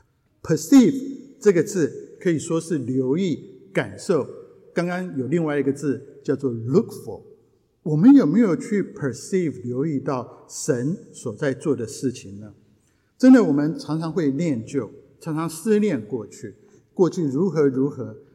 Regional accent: Japan; also born or lived in Taiwan; 因为我小时候在日本长大

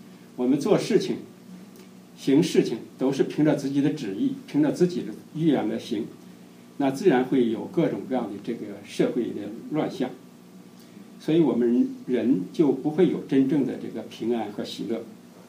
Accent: China; now in United States; 我们从大陆来的这个年轻人要认识神是非常的困难。我自己就是一个例子，我来美国以后，都到我2005年来美国

